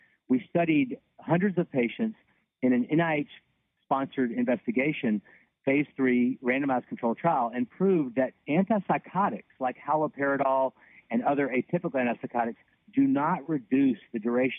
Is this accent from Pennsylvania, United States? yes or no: no; Louisiana, United States; now in Nashville, United States; I grew up in Louisiana, went to medical school at Tulane University